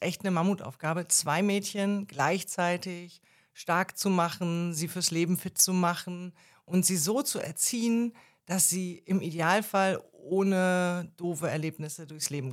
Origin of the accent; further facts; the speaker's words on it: Mecklenburg-Vorpommern, Germany; also born or lived in Rostock; Geboren in Mecklenburg, in Rostock, aufgewachsen in Vorpommern und genau an der Grenze in Ribnitz-Damgarten zur Schule gegangen und da das Abitur gemacht.